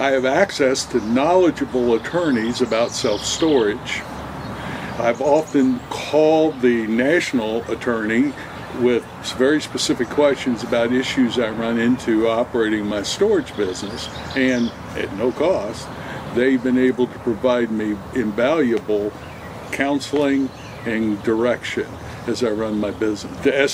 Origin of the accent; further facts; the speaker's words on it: Kentucky, United States; I remember one time in Kentucky, my home state, when I purchased a facility